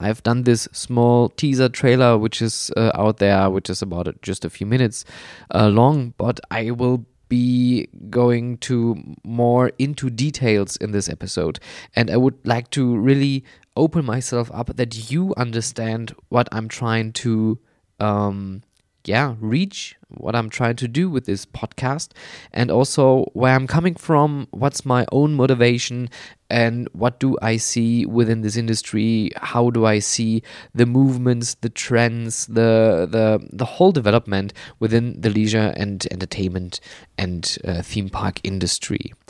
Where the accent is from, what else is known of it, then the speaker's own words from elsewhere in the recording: Oberhausen, North Rhine-Westphalia, Germany; And my hometown is a small place called Oberhausen.